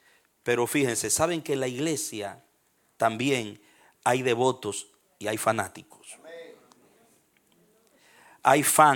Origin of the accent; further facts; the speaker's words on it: San Pedro de Macorís, Dominican Republic; para los petromacorizanos, los que somos de San Pedro de Macorís aquí